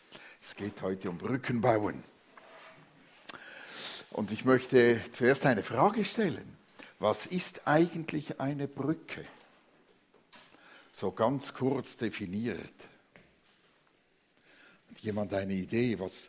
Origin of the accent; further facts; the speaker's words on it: Zurich, Switzerland; ich bin in Zürich aufgewachsen